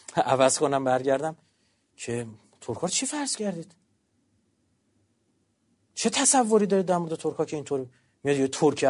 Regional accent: Iran; میگم به شما چه ربطی داره من کجایی؟ من ایرانیم

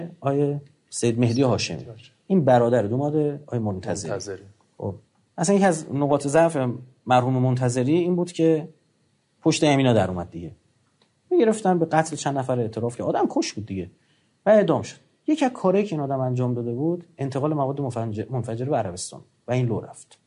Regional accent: Iran; یعنی ما ایرانیام از طریق اشراع لبنان فهمیدیم

